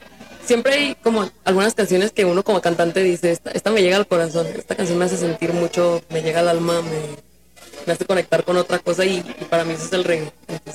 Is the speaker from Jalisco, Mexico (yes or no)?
yes; Guadalajara, Jalisco, Mexico; De acá, de Guanatos.